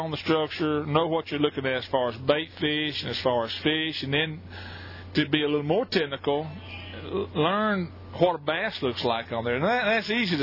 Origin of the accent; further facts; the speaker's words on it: Hot Springs, Arkansas, United States; I was blessed in growing up in Hot Springs and having a lot of 5 lakes around there within an hour's drive